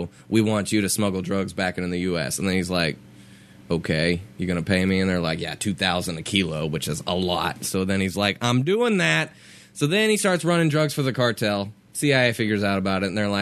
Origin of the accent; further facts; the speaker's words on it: United States; I'm American.